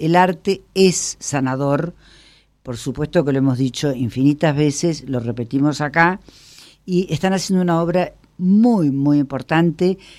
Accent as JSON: {"language": "Spanish", "region": "Córdoba", "country": "Argentina", "said": "como cordobesa que soy, me llena de alegría"}